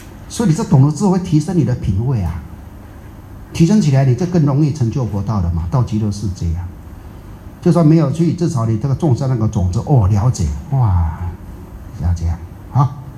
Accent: China; 竟然是我们中国人自己啊自己的出家人讲出来

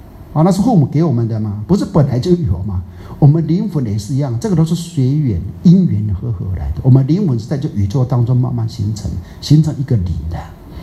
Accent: Taiwan; 我们台湾人讲的，南看就配暖，黑暗看就斗端

